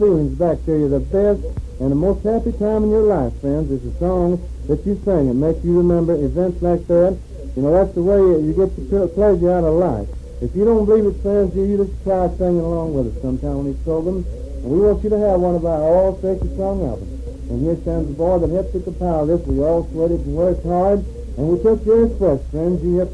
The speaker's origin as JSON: {"language": "English", "region": "Alabama", "country": "United States", "tie": "born or raised there", "said": "Wayne was raised over there in Arkansas, and we was raised in Alabama, and we remember those happy days."}